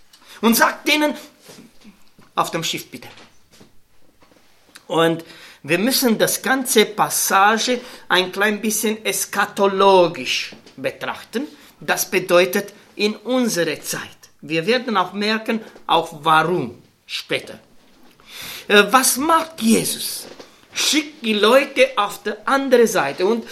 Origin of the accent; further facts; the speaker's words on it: Romania; German is a second language; ich bin ein bisschen Deutsch, ich bin Rumäne, ne? Ich habe sowieso mit der deutschen Sprache, merkt ihr schon, ein bisschen Schwierigkeiten.